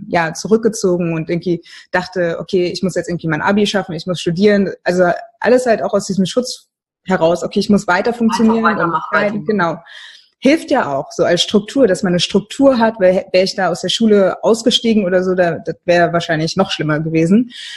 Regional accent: Mainz, Rhineland-Palatinate, Germany; weil ich komme aus Mainz, da hat man irgendwie Karnevals- oder Faschingssachen

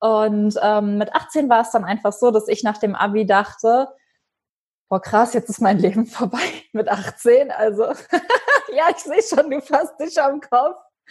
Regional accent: Germany; Aber aufgrund von Corona sitze ich gerade in der Eifel fest. Also das ist im Westen von Deutschland, in der Nähe von der luxemburgischen Grenze. Das ist mein Heimatort und da bin ich jetzt auch gerade eben aufgrund der Pandemie.

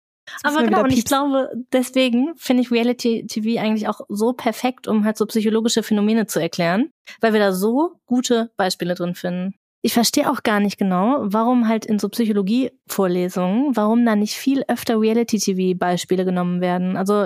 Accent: Duisburg, North Rhine-Westphalia, Germany; ich komme ursprünglich aus Duisburg und mir kommt das jetzt gar nicht so extrem vor, wie die Leute da sprechen.

